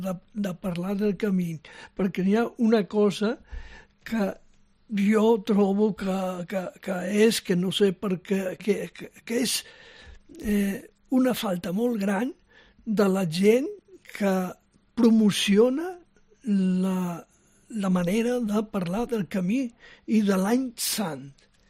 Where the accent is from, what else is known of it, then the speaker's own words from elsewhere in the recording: Galicia, Spain; jo sóc gallec